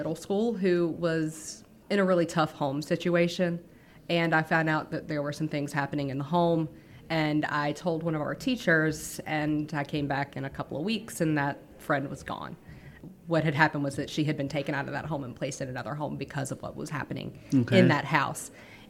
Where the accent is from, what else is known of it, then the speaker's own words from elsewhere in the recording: Wendell, North Carolina, United States; Wendell, North Carolina. The booming metropolis of Wendell, North Carolina, just about 20 miles east of Raleigh.